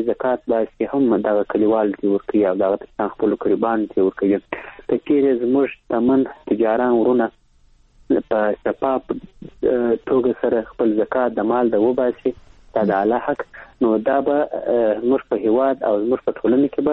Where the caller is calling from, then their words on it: Kandahar, Afghanistan; کندهار درسره ټلیفون لیکته وصل سوي